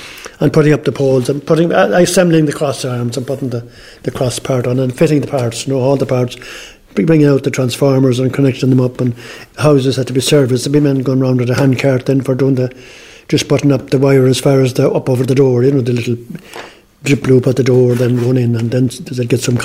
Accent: Connacht, Ireland; born there; I was born on a small farm in North Roscommon, the parish of Ardkern, and it's famous for the Rockingham Estate

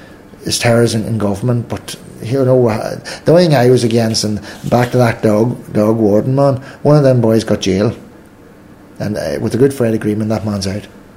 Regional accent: Ireland; I find Irish British, because all is now. They call me. You know, they used to call me the Southern Protestant.

